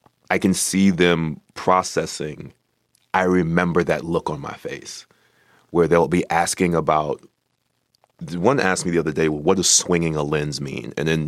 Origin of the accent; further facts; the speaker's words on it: New York, United States; We grew up together in New York